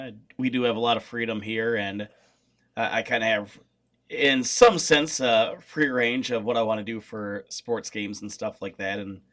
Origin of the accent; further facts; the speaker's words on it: Tomah, Wisconsin, United States; It was only part-time on the other side of my hometown of Tomah.